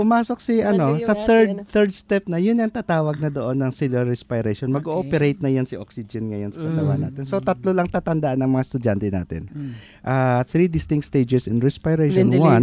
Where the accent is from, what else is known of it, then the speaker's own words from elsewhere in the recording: Visayas, Philippines; Bisaya kasi ako.